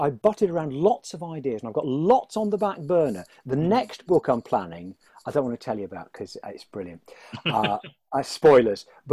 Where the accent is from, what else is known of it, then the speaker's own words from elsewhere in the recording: Leicester, East Midlands, United Kingdom; also born or lived in Scotland; And I grew up in Leicester in the 1970s. Mm. I'm originally from Scotland, but then I was in Leicester in the 1970s.